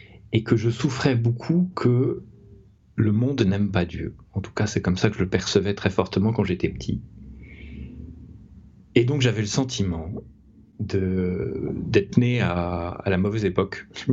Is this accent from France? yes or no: yes; France; Je suis français, mais je suis né d'un père russe. Et pour cela, j'ai été à la naissance baptisé orthodoxe.